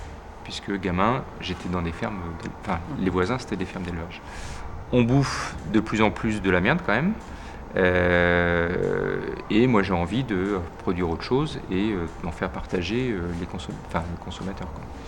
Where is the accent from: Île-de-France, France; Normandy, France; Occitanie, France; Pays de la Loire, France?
Normandy, France; Quevillon; J'ai 43 ans. Je suis originaire de Rouen. Les parents habitent toujours, mais j'ai vécu toute mon enfance à 15 km de Rouen, dans un petit village qui s'appelle Quevillon